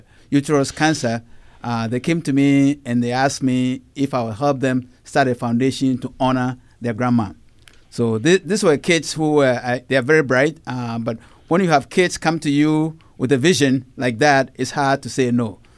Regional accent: Ghana; Every year I go to Ghana for, as you know, I'm from Ghana, to visit family

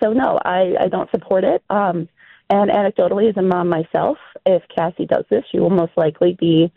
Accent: Chicago, Illinois, United States; now in Cleveland, United States; Yeah, so I'm from Chicago originally, moved out to the Cleveland area to work in Cleveland Clinic's dental unit.

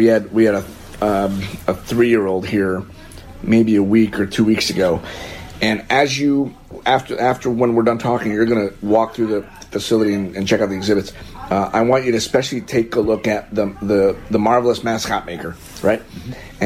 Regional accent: Florida, United States; I'm from Florida, and they have trains. You know, there are trains in Florida.

